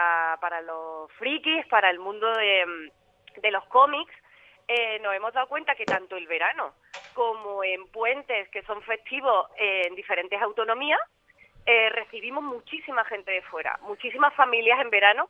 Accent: Córdoba, Andalusia, Spain; Nosotros somos de Córdoba

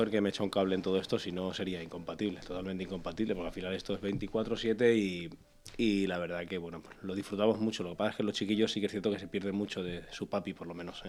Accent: Nájera, La Rioja, Spain; La verdad que es todo un ejemplo la Comunidad Valenciana y, bueno, pues qué decir, ¿no?, de mi pueblo.

